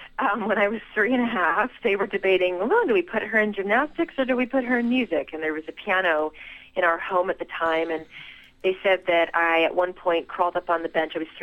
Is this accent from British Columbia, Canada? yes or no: yes; North Vancouver, British Columbia, Canada; like a lot of kids growing up in Canada, learning music and piano more specifically